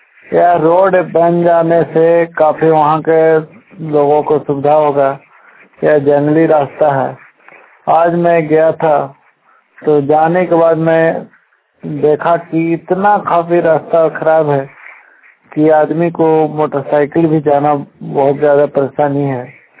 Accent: Pratappur, Jharkhand, India; ग्राम लिप्ता post Pratappur जिला चित्रा झारखंड का निवासी हूँ।

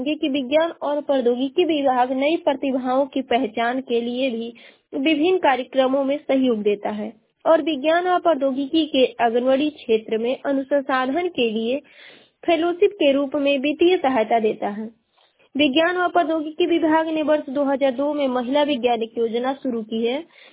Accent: Ballia, Uttar Pradesh, India; और मैं बलिया जिले की निवासी हूँ।

